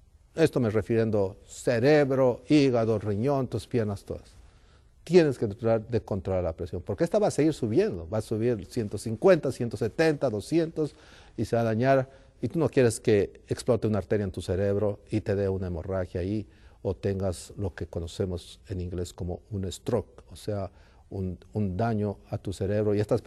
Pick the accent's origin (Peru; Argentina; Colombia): Peru; Abancay, Apurímac; pastor, yo soy allá de Abancay, cerca del Cusco, cerca de Machu Picchu, y allá pues tenemos una música típica que se llama